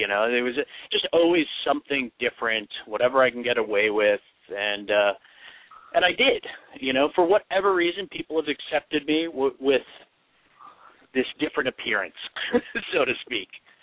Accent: New York, United States; also born or lived in New Jersey; now in Los Angeles, United States; I mean, I grew up in New York and New Jersey, and now I've been in L.A. for the past 15 years or so, but I found a place where I'm comfortable.

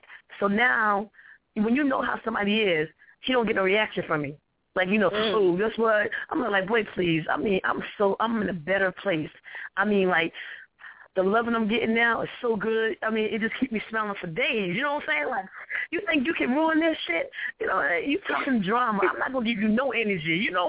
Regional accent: New Jersey, United States; So, you know, I was from Jersey, and I was down in Arkansas.

